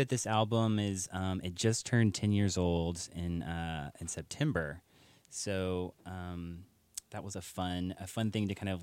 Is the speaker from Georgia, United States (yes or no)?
yes; Georgia, United States; I grew up outside of Atlanta, evangelical Protestant tradition, and feeling really like that religion had informed so much of my identity and who I was.